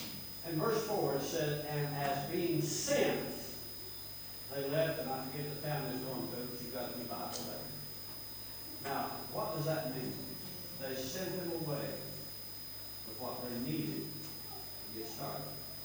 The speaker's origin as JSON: {"language": "English", "region": "the South", "country": "United States", "said": "Now I come from the South."}